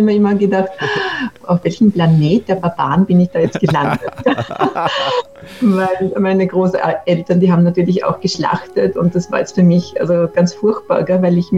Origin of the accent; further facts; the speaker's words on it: Lower Austria, Austria; In Niederösterreich, genau.